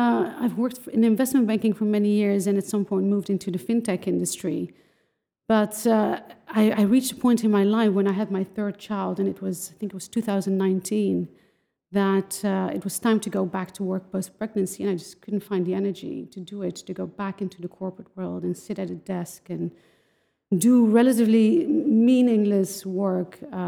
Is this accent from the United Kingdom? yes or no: no; Netherlands; Second generation immigrant, born and raised in the Netherlands. Both Moroccan parents, and I've always had quite a traditional Moroccan upbringing. My parents always spoke Moroccan at home